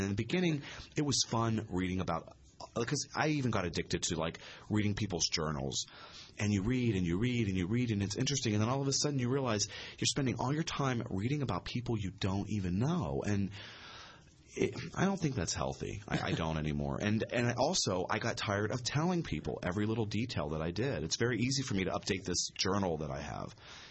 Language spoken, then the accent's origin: English; Pittsburgh, Pennsylvania, United States; because I am from Pittsburgh, and I'm the most worldwide famous gay Pittsburgher.